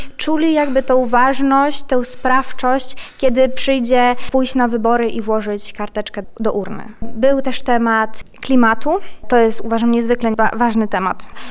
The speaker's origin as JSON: {"language": "Polish", "town": "Tarnogród", "region": "Lublin Voivodeship", "country": "Poland", "tie": "born or raised there", "said": "mimo że jestem z małego miasta, bo Tarnogród to jest moje rodzinne miasto"}